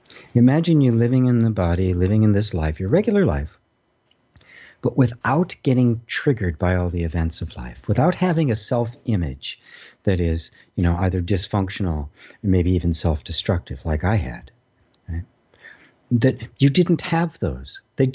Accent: Midwest, United States; a kid growing up in the Midwest, there wasn't much to get your hands on.

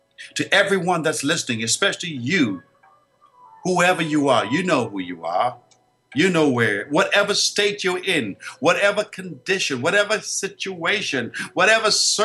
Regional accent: Bahamas; now in Miami Beach, United States; I'm not in the Bahamas. I'm from the Bahamas. I'm in Florida.

